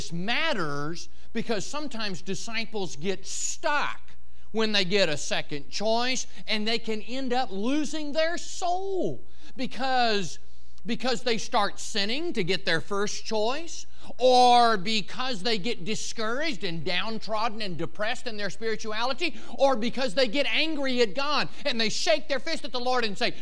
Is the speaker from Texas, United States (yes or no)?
yes; Dallas, Texas, United States; When people find out that I'm from Dallas, Texas, pretty quickly the sports fans start asking about the Dallas Cowboys.